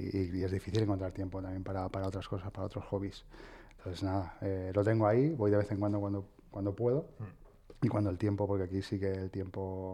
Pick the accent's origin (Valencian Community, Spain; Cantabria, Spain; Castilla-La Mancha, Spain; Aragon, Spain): Valencian Community, Spain; Alicante; No pasa nada, pero nosotros somos de Alicante.